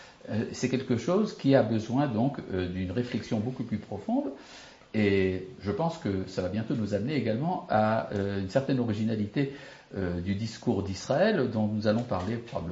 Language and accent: French; France; depuis mon enfance en France.